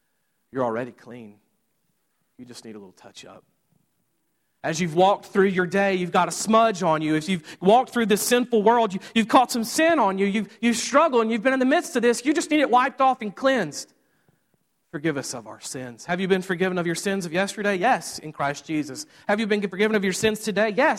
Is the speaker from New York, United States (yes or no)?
no; Mississippi, United States; I grew up in Mississippi, so this isn't a shock to some of you from Pennsylvania, but I was barefooted everywhere.